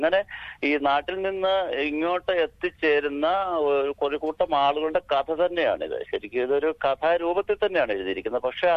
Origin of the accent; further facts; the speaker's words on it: Onamthuruthu, Kerala, India; born there; കേരളത്തില് ഞാൻ ഓണന്തുരുത്ത് എന്ന് പറയുന്ന സ്ഥലത്താണ് ഞാൻ ജനിച്ചത്.